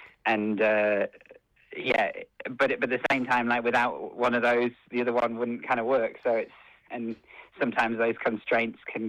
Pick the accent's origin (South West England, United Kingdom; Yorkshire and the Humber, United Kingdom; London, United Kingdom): Yorkshire and the Humber, United Kingdom; I grew up in the North Yorkshire countryside